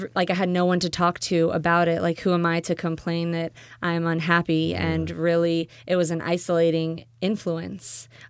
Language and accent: English; Midwest, United States; Yeah, I mean, I grew up in the Midwest. I went to school at Rice University in Texas